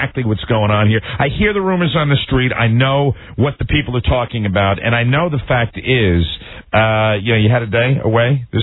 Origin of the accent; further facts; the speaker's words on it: Ireland; I'm Irish, you know